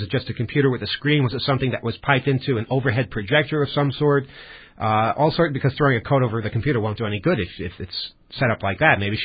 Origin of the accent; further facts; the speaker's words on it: United States; And I know about this, and I'm an American, so good Lord, that's kind of weird.